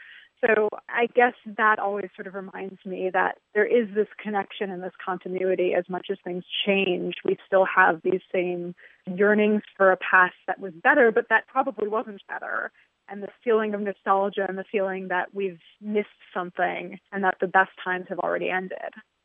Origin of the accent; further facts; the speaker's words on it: New York City, New York, United States; because of course, I grew up in New York City, and there are lots of authors who come and read here.